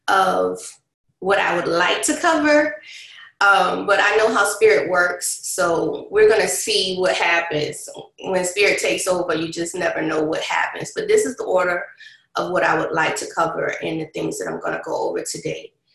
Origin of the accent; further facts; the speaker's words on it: Savannah, Georgia, United States; Again, I'm from Savannah, Georgia, too.